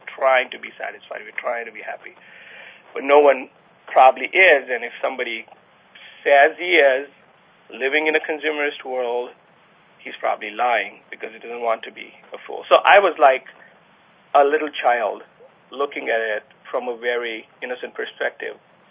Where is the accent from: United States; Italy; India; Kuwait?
India; Mumbai, Maharashtra; I come from Bombay. I come from Mumbai, the economic capital of India.